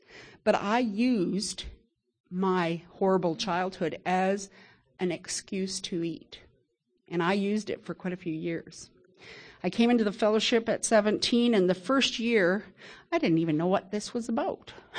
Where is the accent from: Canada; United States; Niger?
Canada; Kelowna, British Columbia; from Kelowna, British Columbia. It's great to see you all here.